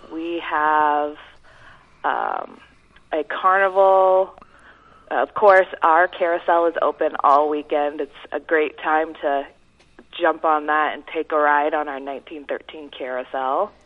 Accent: Algona, Iowa, United States; Oh, well, I grew up in Iowa. I am a native Iowan. I grew up in Algona. So So that's just north of Fort Dodge for anybody that does not know where that is.

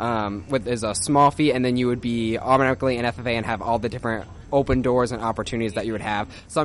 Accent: Van Horn, Iowa, United States; I'm from Benton Community, so Van Horn, Iowa, about 30 minutes west of Cedar Rapids.

